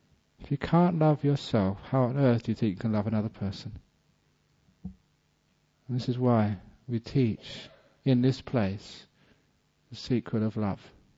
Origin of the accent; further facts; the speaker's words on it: England, United Kingdom; born there; In the country of my birth, I was born in England